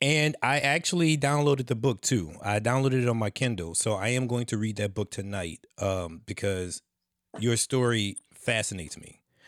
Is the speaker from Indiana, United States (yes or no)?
no; Louisiana, United States; I'm from the South. I'm from Louisiana.